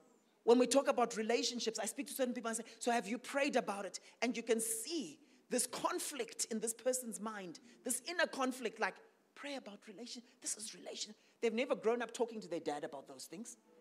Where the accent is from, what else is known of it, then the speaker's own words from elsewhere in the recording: Manicaland, Zimbabwe; I come from Zimbabwe. How many Zimbabweans here? Now, my people group, my tribe, we called Manyika people. Any Manyikas here? We called Manyika people, and we come from the eastern highlands of Zimbabwe